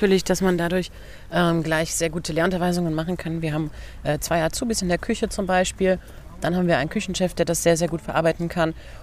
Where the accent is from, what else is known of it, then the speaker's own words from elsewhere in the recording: Leipzig, Saxony, Germany; ich komme aus Leipzig. Und dort hat meine Familie ein italienisches Restaurant und Hotel.